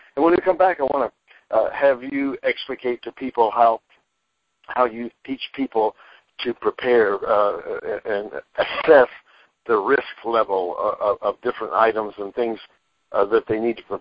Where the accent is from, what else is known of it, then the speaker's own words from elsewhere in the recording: North Carolina, United States; I'm a Southern boy. I'm from North Carolina, so I can talk like that.